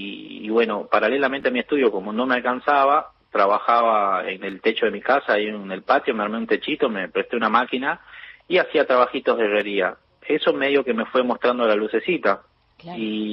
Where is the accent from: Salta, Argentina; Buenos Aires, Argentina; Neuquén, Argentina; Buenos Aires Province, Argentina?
Salta, Argentina; Salvador Mazza; moved away as an adult; also born or lived in Spain; yo nací en Salvador Massa, en la provincia de Salta, y terminé el secundario y me fui a España a probar suerte. Y cuando terminé el secundario estuve en España 2 años, hasta los 20 casi estuve trabajando allá